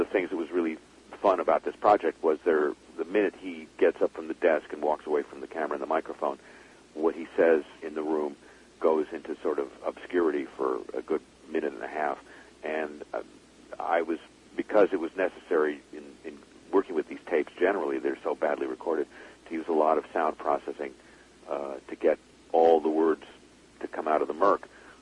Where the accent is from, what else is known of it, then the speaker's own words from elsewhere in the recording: Los Angeles, California, United States; I grew up in Southern California. We're not rural. I grew up in Los Angeles.